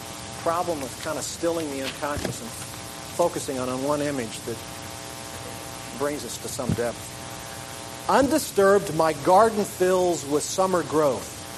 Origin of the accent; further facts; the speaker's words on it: Midwest, United States; I grew up in the Bible Belt in the Midwest.